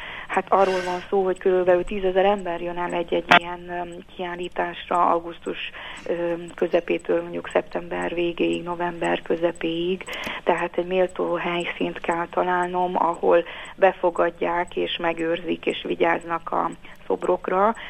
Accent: Transylvania, Romania; now in Budapest, Hungary; hiszen én magam székely vagyok, erdélyi, és úgy gondoltam, hogy ő megidézheti az én szülőföldemet, Erdélyt.

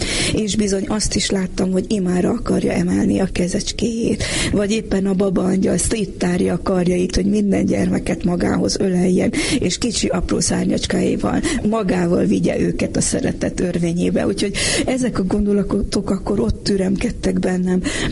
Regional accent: Corund, Harghita, Romania; now in Budapest, Hungary; Budapesten élek, soha nem mulasztom el, hogy együtt töltsem édeszüleimmel a karácsonyt. Legtöbb esetben én utazom haza korondra, a szülőföldemre

